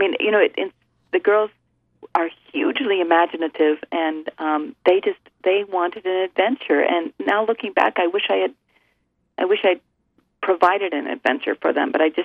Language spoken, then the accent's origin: English; Idaho, United States; now in Eugene, United States; I grew up in Idaho, yes.